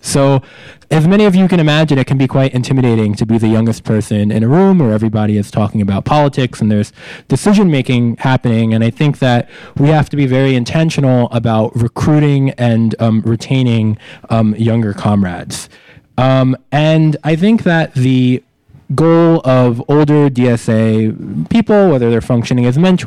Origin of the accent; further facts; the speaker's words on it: New York City, New York, United States; And you know, I grew up in New York City, and I decided to stay in New York City for college